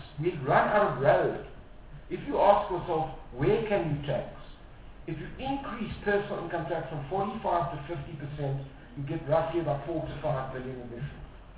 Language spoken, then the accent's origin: English; South Africa; I feel as a South African a sense of extraordinary moral superiority